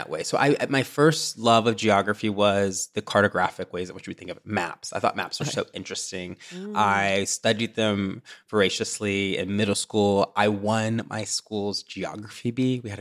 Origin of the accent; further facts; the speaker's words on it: the South, United States; You know, growing up in the South, I was a book worm because I was the only Black kid in my class.